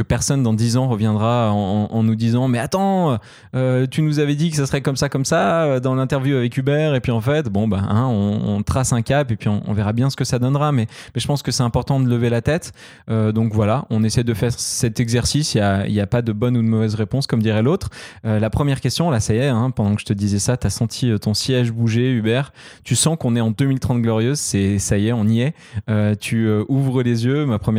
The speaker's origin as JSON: {"language": "French", "country": "France", "said": "C'est un exercice difficile. On est français, nous, en plus."}